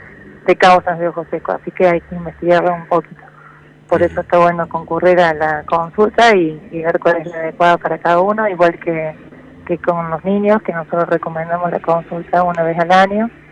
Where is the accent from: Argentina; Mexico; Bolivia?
Argentina; Villa María, Córdoba; Soy de Córdoba, Villa María.